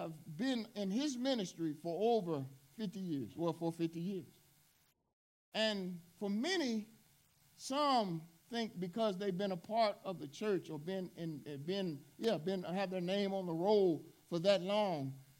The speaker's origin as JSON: {"language": "English", "region": "Southern US", "country": "United States", "tie": "born or raised there", "said": "as we've lived in this world, as we grew up in the South"}